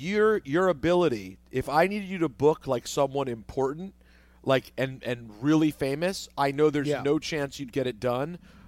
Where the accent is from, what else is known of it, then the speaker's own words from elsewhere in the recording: Maryland, United States; I'm from Maryland, correct. Well, when I moved, the DMV as a term actually started, like, as I was leaving D.C.